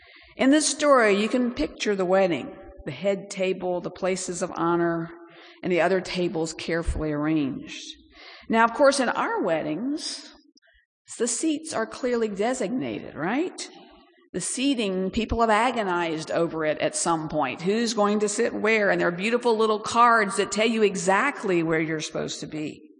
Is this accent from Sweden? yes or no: no; Bangladesh; now in United States; I experienced this growing up in Bangladesh.